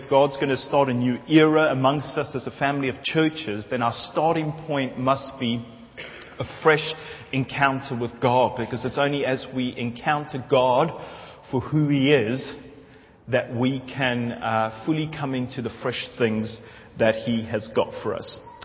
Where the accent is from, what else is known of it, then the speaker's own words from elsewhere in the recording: South Africa; And being a South African, I try to look kind of just cool with that.